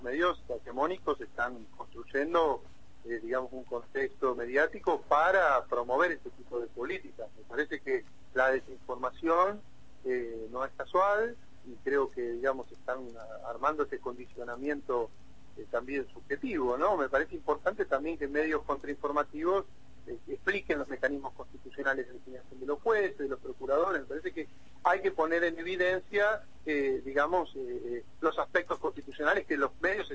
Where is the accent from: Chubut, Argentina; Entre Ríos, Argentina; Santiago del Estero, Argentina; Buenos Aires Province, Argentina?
Buenos Aires Province, Argentina; La Plata; yo soy platense